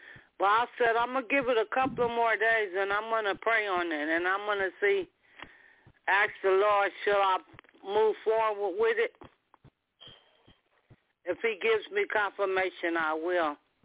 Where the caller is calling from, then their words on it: Palmdale, California, United States; calling from Palmdale.